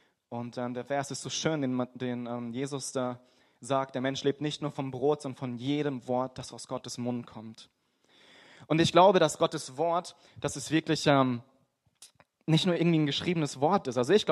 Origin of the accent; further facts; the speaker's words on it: Freiburg, Baden-Württemberg, Germany; Und ich bin gar nicht christlich aufgewachsen. Also ich komme aus Freiburg, Süddeutschland, schöne Stadt, sehr katholisch.